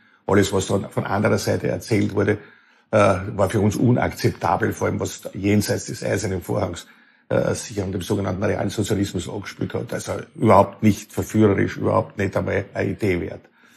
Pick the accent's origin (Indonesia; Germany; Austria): Austria; Lower Austria; ich komme aus Niederösterreich, auch aus einem sehr konservativen Elternhaus. Mein Vater, mein Großvater waren sehr auch mit der Kirche verbunden und das hat geprägt, ein 500-Einwohner-Dorf